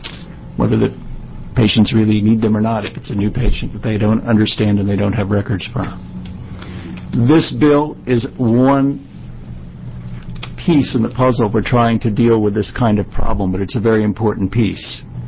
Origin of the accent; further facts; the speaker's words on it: Oregon, United States; I come from Clatsop County.